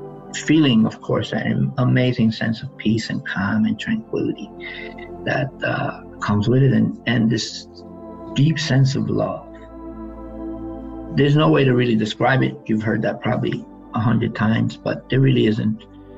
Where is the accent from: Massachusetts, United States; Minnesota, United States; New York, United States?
New York, United States; New York City; Now, I grew up in New York City, so that's to me quite striking